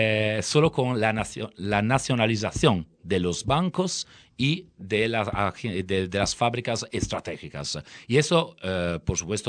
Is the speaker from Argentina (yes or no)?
no; Italy; Spanish is a second language; tendré que hablar castellano, aunque me gustaría hablar euskera, pero bueno, es un poco difícil. Pero bueno, nosotros venimos de Italia